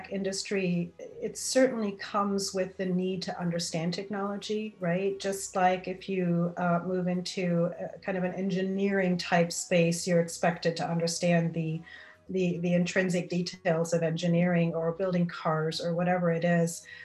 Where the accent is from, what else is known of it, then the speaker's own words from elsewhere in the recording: Germany; I grew up in Germany. So I studied at the Technical University of Karlsruhe in Germany.